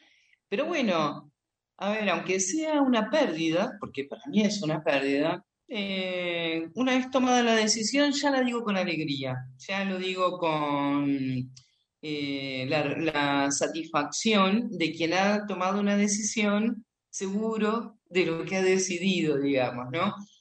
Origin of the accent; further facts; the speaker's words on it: Argentina; por más que nosotros estemos entrenados como argentinos, estamos muy entrenados en las crisis